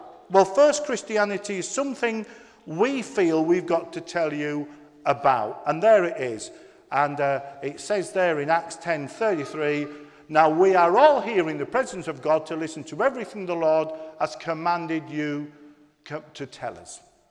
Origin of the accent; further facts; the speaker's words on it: Yorkshire and the Humber, United Kingdom; I'm a Yorkshireman